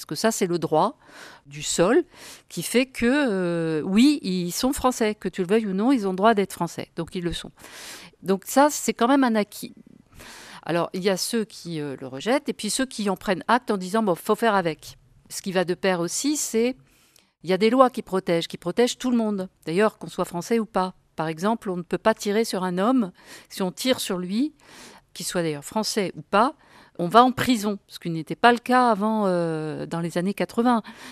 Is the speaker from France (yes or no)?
yes; France; Oui, on est français, on a toute notre place là. Et pourtant, on est un petit peu différent. Il y a des choses, bah, par exemple, nos parents, effectivement, ils sont musulmans. Et puis nous, bah, on a été éduqués là, dans cette foi-là.